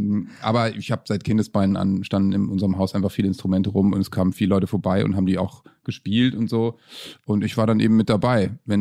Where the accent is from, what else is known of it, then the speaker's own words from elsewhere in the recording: Worpswede, Lower Saxony, Germany; wenn du unterwegs warst in Berlin und dann sagst du so, ich komme aus Worpswede, Künstlerdorf.